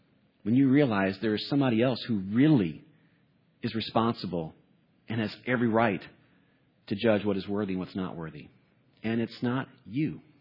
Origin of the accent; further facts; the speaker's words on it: Atlanta, Georgia, United States; I was from Atlanta, too, like Lauren, a little bit older than Lauren.